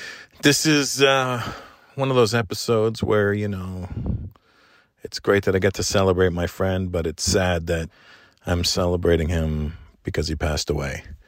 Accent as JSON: {"language": "English", "country": "Canada", "said": "I'm Canadian"}